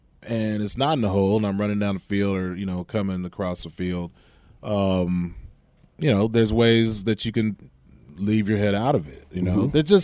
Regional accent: Berkeley, California, United States; And it's funny because, I'm from Berkeley, California.

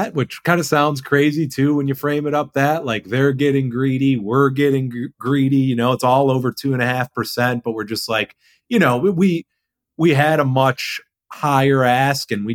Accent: Chicago, Illinois, United States; You guys are cool. I'm from Chicago.

